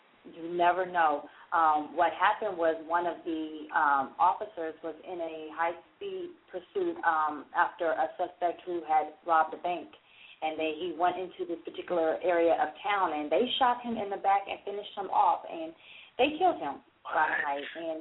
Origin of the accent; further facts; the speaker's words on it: California, United States; now in Atlanta, United States; a lot of y'all know that Diane and I are not from Atlanta, Georgia. We're actually from California.